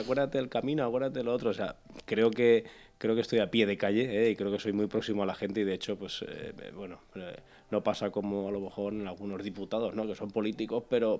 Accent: Nájera, La Rioja, Spain; La verdad que es todo un ejemplo la Comunidad Valenciana y, bueno, pues qué decir, ¿no?, de mi pueblo.

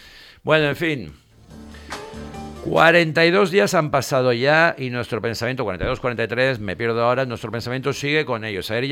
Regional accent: Spain; Eres el presidente, somos españoles, eres el presidente de España.

